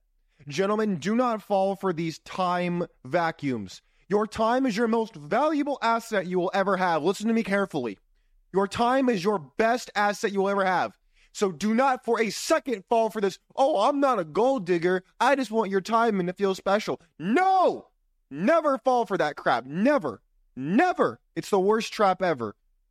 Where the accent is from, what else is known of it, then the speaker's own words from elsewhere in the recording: Ireland; And if you're wondering what I'm drinking Guinness because I'm an Irish guy.